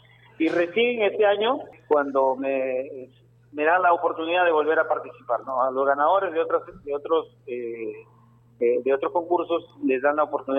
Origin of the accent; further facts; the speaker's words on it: Pimentel, Lambayeque, Peru; de la gente de mi barrio, de mi pueblo, yo soy de Pimentel, también me saludan por la calle